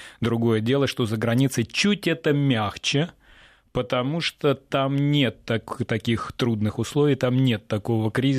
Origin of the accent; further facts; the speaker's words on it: Russia; now in United States; Когда я жила в России, я выходец из России